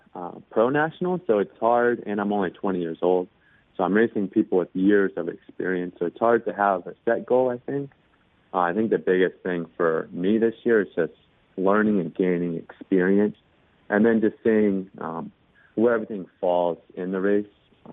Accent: Covington, Tennessee, United States; I grew up in Tennessee. I grew up in a small town called Covington, so it's like 50 miles north of Memphis.

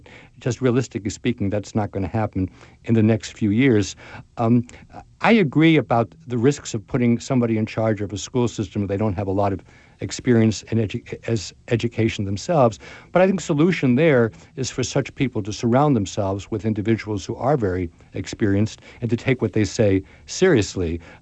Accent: Massachusetts, United States; I have to say, I come from Massachusetts, and I think we have one of the better systems.

